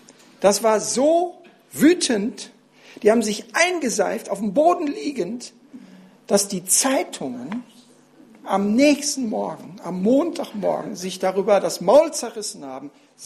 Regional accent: Radevormwald, North Rhine-Westphalia, Germany; Ich komme aus Rade vorm Wald heute Abend. In Rade vorm Wald gibt es eine Story, die erzählen sich die Leute bis heute.

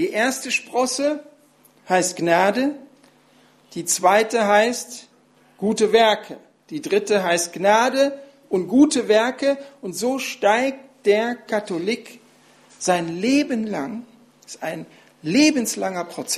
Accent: Radevormwald, North Rhine-Westphalia, Germany; Ich komme aus Rade vorm Wald heute Abend. In Rade vorm Wald gibt es eine Story, die erzählen sich die Leute bis heute.

